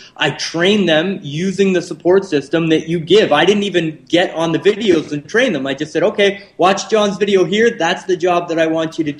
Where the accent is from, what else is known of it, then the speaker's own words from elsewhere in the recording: Canada; I'm a Canadian, and if you can't tell